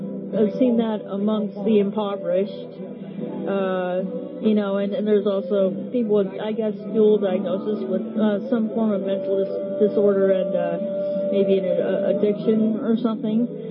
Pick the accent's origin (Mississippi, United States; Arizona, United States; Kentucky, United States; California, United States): California, United States; Santa Barbara; also born or lived in Seattle; Well, originally from Santa Barbara, but then I've been traveling from Santa Barbara and went as far as southern Seattle, Washington.